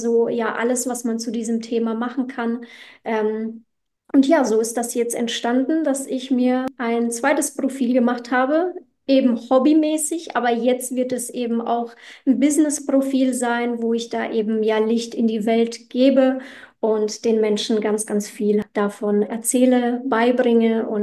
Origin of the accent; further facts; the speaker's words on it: Poland; ich komme jetzt aus Polen, meine Eltern haben polnische Wurzeln, ich natürlich dann auch. Und ja, es ist halt, da wirst du sehr, sehr christlich aufgezogen.